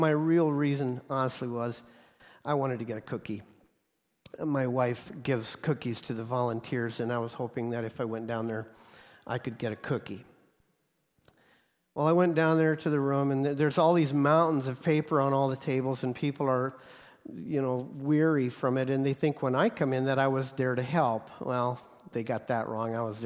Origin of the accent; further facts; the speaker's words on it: Nebraska, United States; My home state is Nebraska, and we scooped a lot of corn.